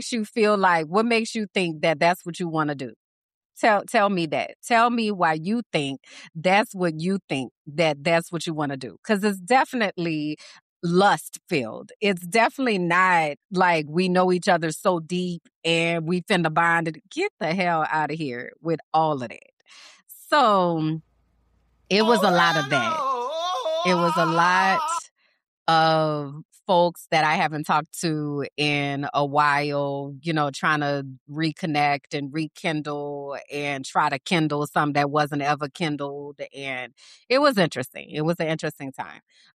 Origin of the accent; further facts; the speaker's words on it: New Orleans, Louisiana, United States; moved away as an adult; So I'm from New Orleans and the Saints are our team.